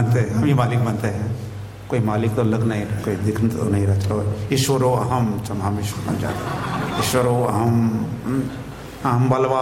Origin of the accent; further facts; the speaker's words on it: Maharashtra, India; हमारे महाराष्ट्र हमारे गांव के बच्चे जैसे खेलते हैं, न्यूयॉर्क के बच्चे थोड़े ही खेलेंगे।